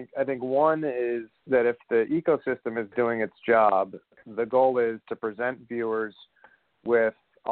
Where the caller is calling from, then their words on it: San Francisco, California, United States; San Francisco.